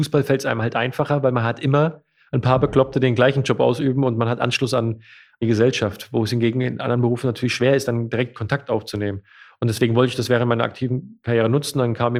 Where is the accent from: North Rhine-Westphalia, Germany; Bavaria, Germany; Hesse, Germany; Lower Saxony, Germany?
Hesse, Germany; ich bin Lokalpatriot und ich bin Hesse.